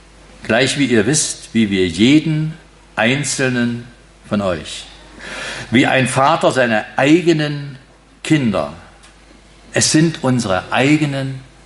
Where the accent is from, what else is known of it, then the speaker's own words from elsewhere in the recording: East Germany, Germany; Doch, ich komme aus der DDR, das ist mir gerade noch eingefallen.